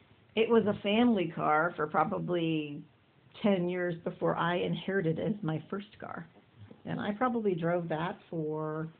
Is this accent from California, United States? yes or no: no; Tigard, Oregon, United States; I grew up in Tigard, Oregon, and I went to Tigard High School, as well as your dad.